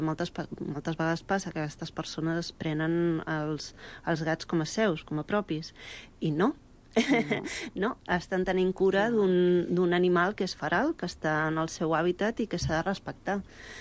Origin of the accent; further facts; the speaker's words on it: Sant Boi de Llobregat, Catalonia, Spain; jo he vist que el meu poble, Sant Boi, doncs està...